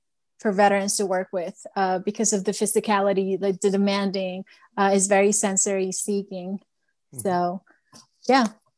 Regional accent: Peru; English is a second language; When we grew up in Peru, I lived in the 90s, where Peru was written with terrorist organizations.

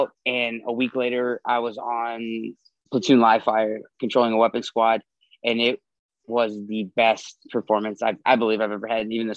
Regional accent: Wisconsin, United States; born there; And I was born in Wisconsin, so I was a Packers fan.

